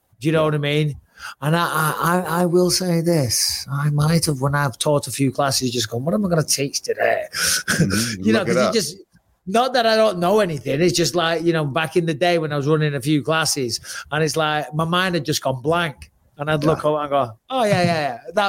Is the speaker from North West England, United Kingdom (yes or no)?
yes; Clitheroe, North West England, United Kingdom; So I'm from Clitheroe.